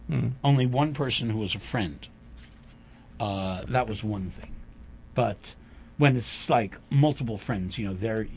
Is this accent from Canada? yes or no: no; Queens, New York, United States; when I was growing up in Queens, the Q word was only a pejorative.